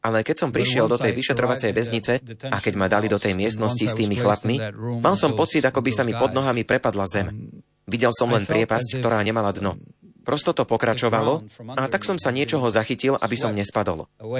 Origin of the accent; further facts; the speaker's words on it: Cluj-Napoca, Cluj County, Romania; Pochádzam z Rumunska. Študoval som teológiu v rodnom Kluži a potom v New Yorku v USA.